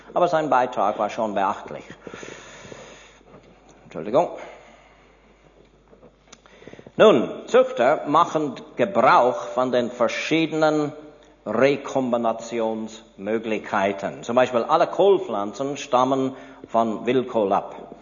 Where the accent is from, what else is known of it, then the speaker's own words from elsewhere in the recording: Switzerland; Bei uns in der Schweiz, südlich der Alpen, gibt es manchmal dieselbe Arten von Pflanzen wie nördlich.